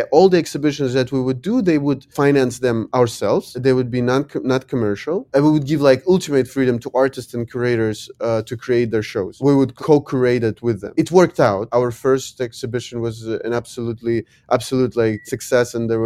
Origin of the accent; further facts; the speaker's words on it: Ukraine; English is a second language; I come from Ukraine.